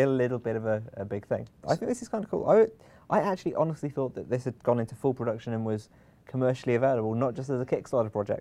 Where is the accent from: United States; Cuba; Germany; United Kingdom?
United Kingdom; Of course, being British, I actually need to not quite be refrigerated, but be a kind of almost room temperature.